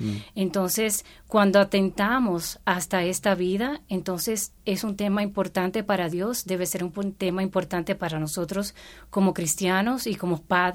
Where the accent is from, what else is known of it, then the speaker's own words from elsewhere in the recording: Dominican Republic; now in United States; soy dominicana, vivo en Estados Unidos, tengo 4 hijos, casada, 33 años de casada.